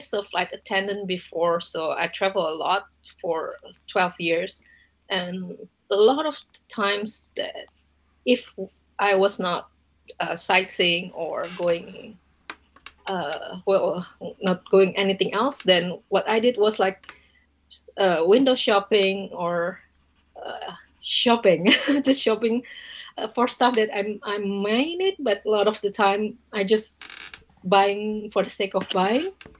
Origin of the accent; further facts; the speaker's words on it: Jakarta, Indonesia; English is a second language; moved away as an adult; also born or lived in Taiwan / Hong Kong; now in New Zealand; I was born in Jakarta in Indonesia. I grew up there, even though I went to Taiwan for high school a bit, and then I live in Hong Kong for about 13 and a half years, and then back home a little bit, and now I'm here in New Zealand.